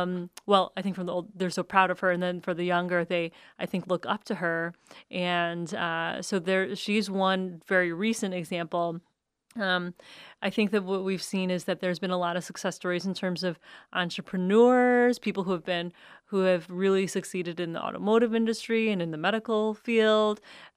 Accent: Canton, United States; And I grew up in Canton, which is much more diverse now, but it did not feel that way, you know, in the first, you know, 10 to 12 years of my life.

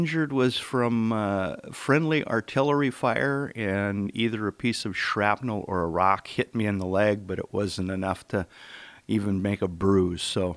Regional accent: Arizona, United States; I grew up in Arizona, so that was back when all you needed was a license to go out

